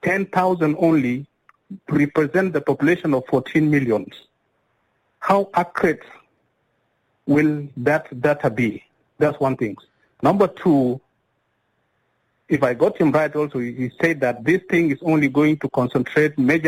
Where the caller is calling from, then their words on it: Malakal, Upper Nile, South Sudan; I'm calling from Upper Nile, Malakal.